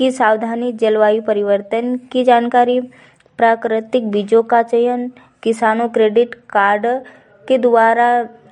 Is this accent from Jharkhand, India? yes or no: no; Pati, Madhya Pradesh, India; मैं बड़वानी जिले के पाटी तहसील की निवासी हूँ।